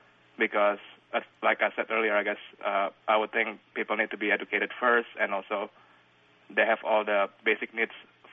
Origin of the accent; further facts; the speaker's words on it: Indonesia; I guess I'm from Indonesia, so I'm from a third world country